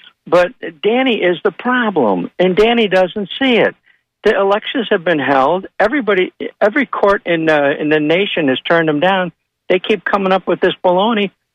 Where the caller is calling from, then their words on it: Tampa, Florida, United States; I'm calling from Tampa, Rob.